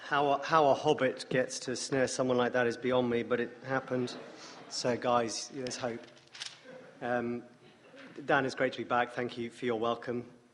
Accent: England, United Kingdom; now in United States; But as an Englishman, it's a little strange to stand in the middle of Washington, D.C., 2 days before a presidential election

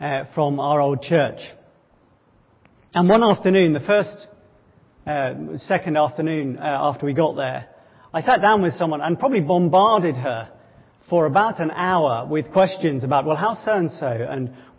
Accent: United States; hey, don't mind me, I'm an American.

